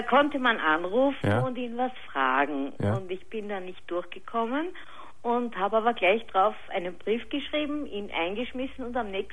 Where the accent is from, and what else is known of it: Austria